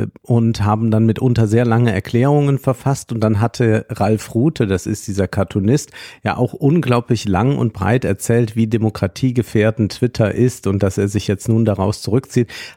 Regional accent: Rhineland-Palatinate, Germany; das Land Rheinland-Pfalz, mein Heimatland

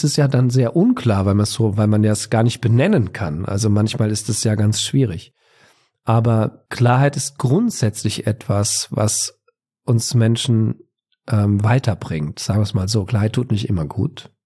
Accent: Bavaria, Germany; Ich komme ja aus Bayern.

